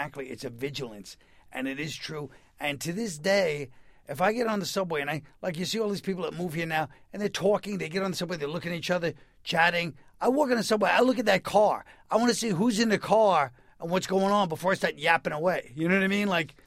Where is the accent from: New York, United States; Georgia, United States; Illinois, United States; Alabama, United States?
New York, United States; Park Slope; Well, that's me. I'm from Park Slope.